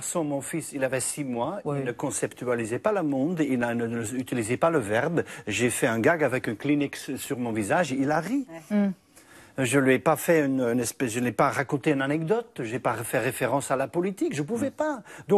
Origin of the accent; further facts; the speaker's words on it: Belgium; je suis belge, il me faut des dessins. Je suis de la pays de la bande dessinée.